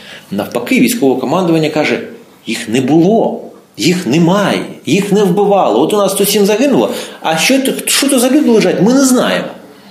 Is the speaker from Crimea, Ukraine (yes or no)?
no; Kherson, Kherson Oblast, Ukraine; Я сам з Херсона